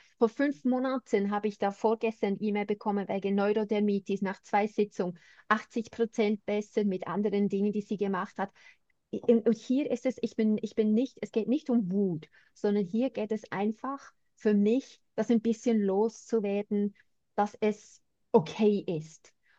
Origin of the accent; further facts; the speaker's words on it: Switzerland; ich bin auch Neuseeländerin. Ich meine, ja, ich bin Schweizerin, aber ich bin schon ein bisschen anders, gell?